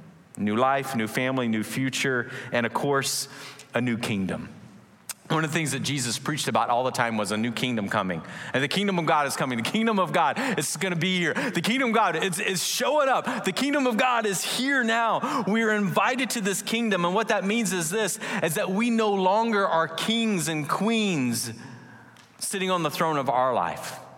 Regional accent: Seattle, Washington, United States; now in Santa Maria, United States; I came from Seattle, born and raised in kind of the south area. So California was very, very new to me, very new.

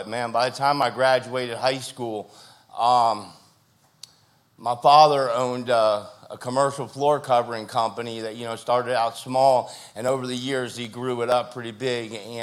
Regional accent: Florida, United States; I grew up in Miami-Dade County. I'm a third-generation Italian-American. I grew up rough.

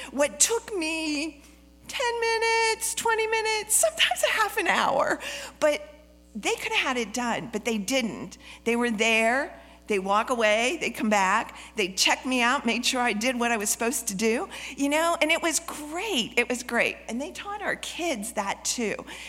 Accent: Pennsylvania, United States; He was like, "Where are y'all from?" And we're from Pennsylvania.

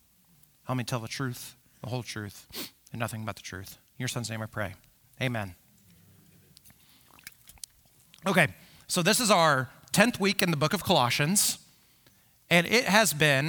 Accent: Illinois, United States; I am from Central Illinois, so this is about 3 hours south of here, right? It is a farm town of 700 people. My graduating class was 37 kids.

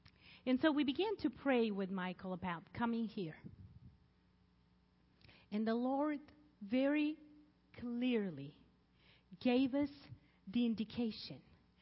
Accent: Bulgaria; moved away; we are originally from Bulgaria. We grew under the communist regime, and we left as the Berlin Wall fell down

